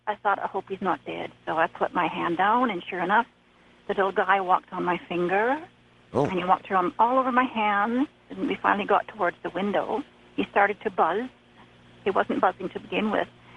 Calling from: Vancouver, British Columbia, Canada; from Vancouver, BC.

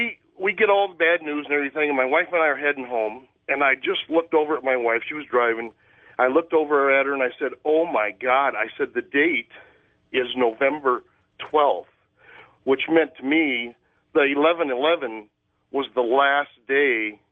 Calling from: Cedar Rapids, Iowa, United States; Cedar Rapids, Iowa.

